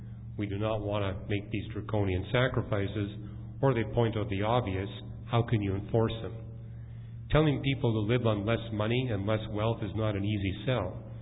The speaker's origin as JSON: {"language": "English", "country": "Canada", "said": "being a Canadian"}